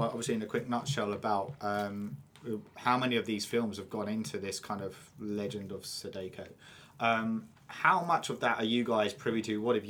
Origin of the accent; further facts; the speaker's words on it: England, United Kingdom; But I'm English.